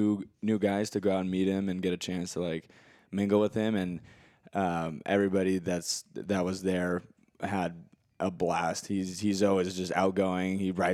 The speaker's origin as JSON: {"language": "English", "town": "San Ramon", "region": "California", "country": "United States", "tie": "born or raised there", "said": "And the fact that I grew up in San Ramon, my family lived there."}